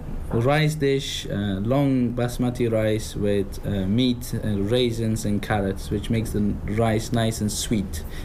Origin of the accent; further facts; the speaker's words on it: Afghanistan; So yes, I am from Afghanistan.